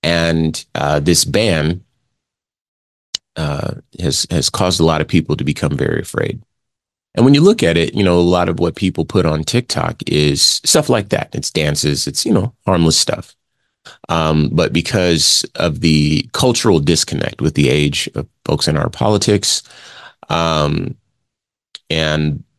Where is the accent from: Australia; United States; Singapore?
Singapore; No, I'm Singaporean. I'm a citizen of Singapore. I'm the CEO of this company, but I'm from Singapore. That's where I grew up. It's where my country allegiance is